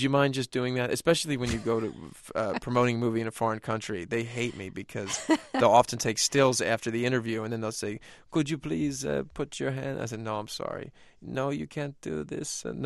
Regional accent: Philadelphia, Pennsylvania, United States; especially for growing up in Philadelphia to have that was really, really interesting.

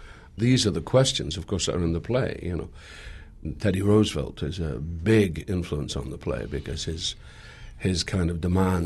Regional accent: Scotland, United Kingdom; My grandfather founded the Irish Harp, which was a famous amateur football team in my hometown of Scotland.

